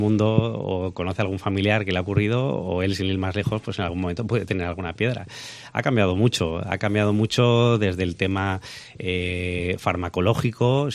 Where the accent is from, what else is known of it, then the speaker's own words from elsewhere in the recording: Valencian Community, Spain; Yo como valenciano me gustaría poder romper una lanza a favor del agua valenciana